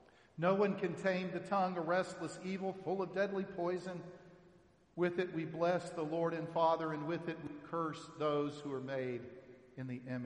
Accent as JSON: {"language": "English", "region": "Texas", "country": "United States", "said": "I'm from Texas, so it has two syllables, hail."}